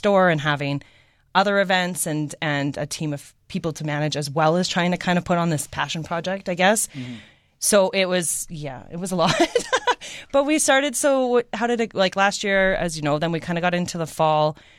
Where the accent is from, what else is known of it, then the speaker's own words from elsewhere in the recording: Cochrane, Alberta, Canada; Mm-hmm. I grew up in Cochran.